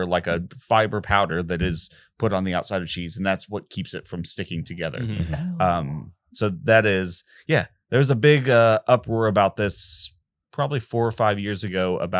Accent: Midwest, United States; But I am from the Midwest, so

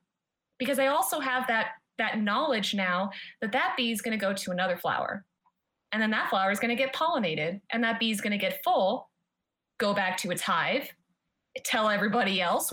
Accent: United States; moved away; I'm originally from the States, so yes, it was one of those things

